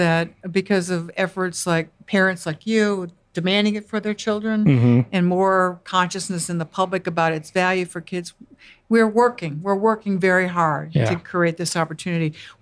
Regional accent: Midwest, United States; And I grew up in the Midwest.

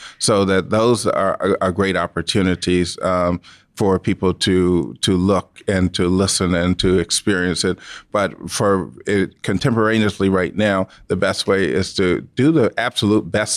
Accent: Mississippi, United States; growing up in Mississippi and seeing and being there, when I started learning to make music was the same year that schools integrated in my community.

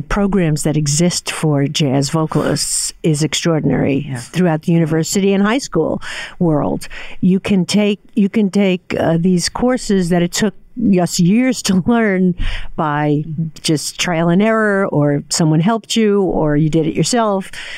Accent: Brooklyn, New York, United States; I grew up in Brooklyn, New York, and my earliest memory of singing was with my father in the car.

